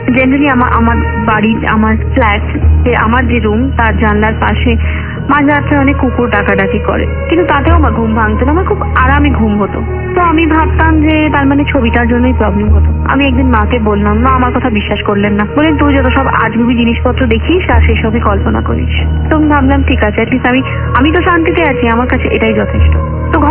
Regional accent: Kolkata, West Bengal, India; moved away as an adult; now in Maharashtra, India; এখন আমি বিবাহিতা, আমি কলকাতার বাইরে, আমি মহারাষ্ট্রের একটি শহরে থাকি

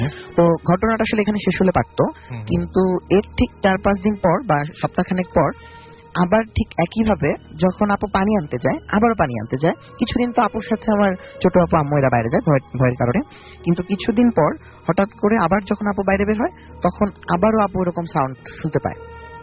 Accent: Sirajganj, Rajshahi Division, Bangladesh; ঘটনাটা ঘটেছে সিরাজগঞ্জে, আমার দেশের বাড়ি

